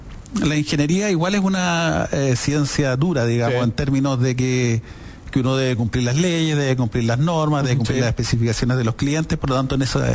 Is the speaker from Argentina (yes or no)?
no; Chile; son más que las nuestras, que somos chilenos y que no te llevamos tanto tiempo